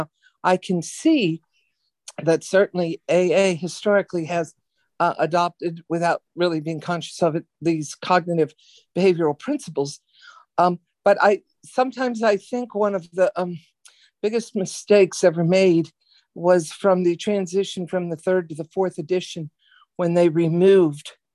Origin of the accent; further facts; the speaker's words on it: Cincinnati, Ohio, United States; I'm from Cincinnati.